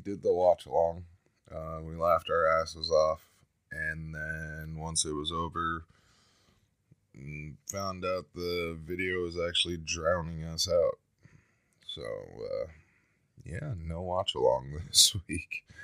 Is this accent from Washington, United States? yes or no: yes; Spokane, Washington, United States; started posting some stuff from my hometown, Spokane, Washington.